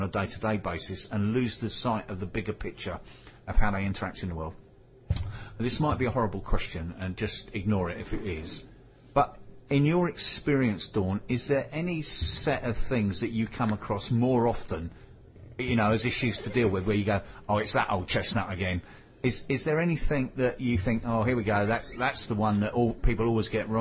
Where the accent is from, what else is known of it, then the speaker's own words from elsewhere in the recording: London, United Kingdom; I'm from West London, not East London.